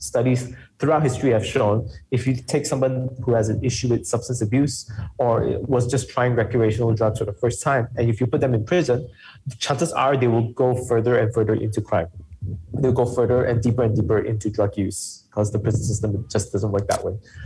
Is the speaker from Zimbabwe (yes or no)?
no; Jinjiang, Kuala Lumpur, Malaysia; I come from a pretty poor family. My family, we grew up in Jinjiang, which is, those people who are from KL will know, is a new village, a bit of a ghetto.